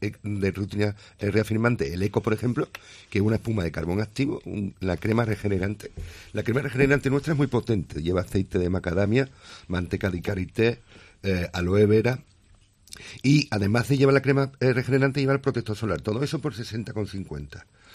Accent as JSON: {"language": "Spanish", "town": "Seville", "region": "Andalusia", "country": "Spain", "said": "y yo ya te dije que soy sevillano también"}